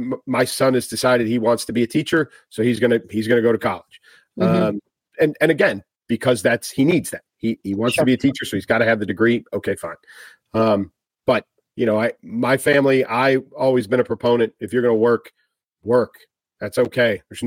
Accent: Pennsylvania, United States; I'm from Pennsylvania. I live in right. Pennsylvania. I'm from Pennsylvania, but I live in Pennsylvania.

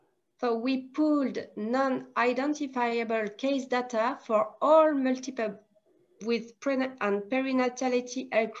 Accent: France; from France, and this is my colleague, Hayley Smithers-Chidi from Australia.

